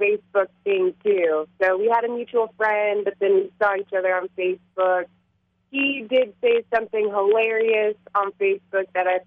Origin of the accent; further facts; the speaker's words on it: Arizona, United States; also born or lived in San Francisco; now in Provo, United States; I don't even really know exactly, but I'm from Arizona. I went to high school, college there, and then I lived downtown San Francisco for a little while.